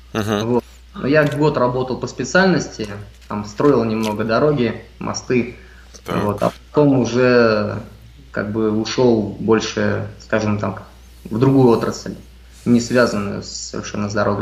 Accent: Russia; now in Miami, United States; Я приехал из России. Так. Живу в Майами вот уже год.

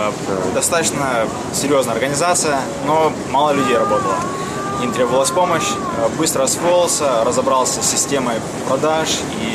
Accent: Sochi, Krasnodar Krai, Russia; moved away as an adult; now in United States; Я сам из России, вырос в Сочи, получил образование в Таганроге.

